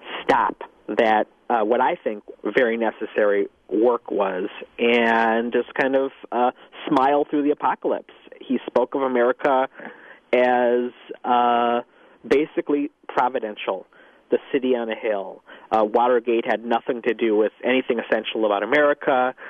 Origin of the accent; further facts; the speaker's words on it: Milwaukee, Wisconsin, United States; now in Chicago, United States; I really would not be here if it were not for Wisconsin Public Radio when I grew up in Milwaukee.